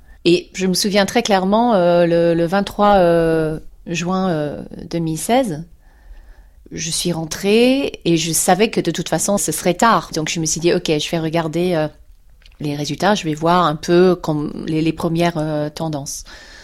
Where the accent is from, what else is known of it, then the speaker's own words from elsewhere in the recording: South East England, United Kingdom; French is a second language; moved away as an adult; now in France; il y a quand même un département qui s'appelle le Surrey, et moi, je viens de là. Alors, je suis arrivée en France pour la première fois en 1994